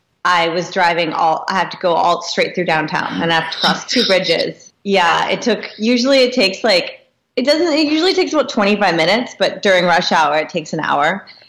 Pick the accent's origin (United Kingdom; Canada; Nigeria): Canada; Vancouver, British Columbia; I'm 35 years old and I was born and raised in Vancouver.